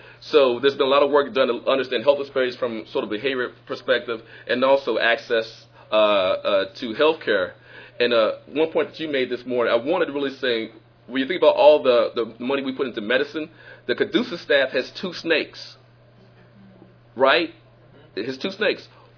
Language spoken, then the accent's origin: English; Mississippi, United States; Let me slow down for those of you who do not know that Mississippians do talk fast. I'm from Mississippi.